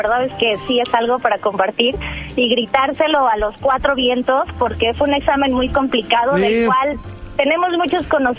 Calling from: Mexico City, Mexico; De la Ciudad de México.

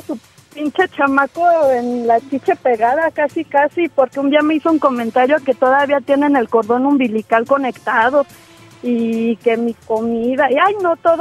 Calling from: San Luis Potosí, Mexico; Desde San Luis Potosí.

